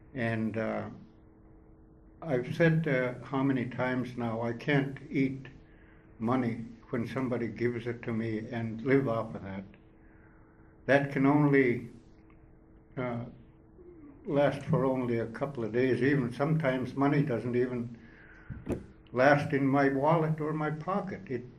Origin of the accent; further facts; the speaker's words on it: Akiak, Alaska, United States; I'm from Akiak. I represent Akiak Native Community.